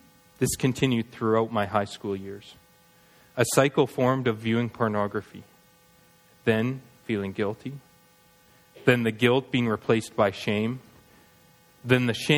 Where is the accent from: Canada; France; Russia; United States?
Canada; Edmonton, Alberta; born there; And I was born on April 15th, 1979 in Edmonton, Alberta. I was born into a family who loves Jesus. I grew up in a wonderful middle-class home